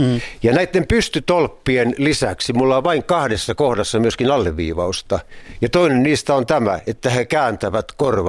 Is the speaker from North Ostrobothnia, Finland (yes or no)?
no; Ylistaro, South Ostrobothnia, Finland; Mä olen syntyisin perinteistä suomalaista körttikodista Ylistaron Untamalan kylältä Etelä-Pohjanmaalta.